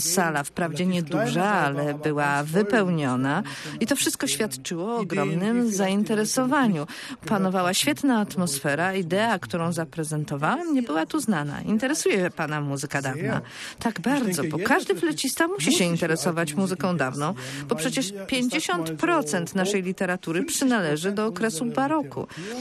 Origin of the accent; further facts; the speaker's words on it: Hamburg, Germany; Polish is a second language; a ja z Hamburga, to tu prawie jestem jak z południa.